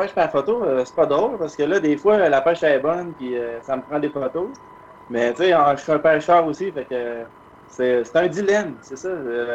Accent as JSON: {"language": "French", "region": "Quebec", "country": "Canada", "lives_now": "Toronto, Canada", "said": "Moi, je viens de la ville de Québec. Je viens d'une petite ville en dehors de la ville de Québec. Puis, ça fait 6 ans que je suis à Toronto."}